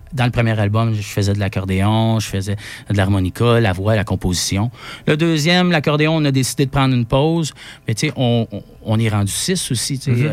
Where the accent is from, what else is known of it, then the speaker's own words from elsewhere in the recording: Quebec, Canada; on vient de la Naudière